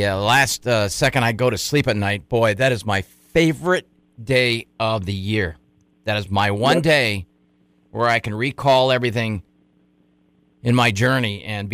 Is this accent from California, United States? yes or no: yes; San Diego, California, United States; because I'm from San Diego, and when I was in my drinking days, my friends would rally around, and we'd go down to TJ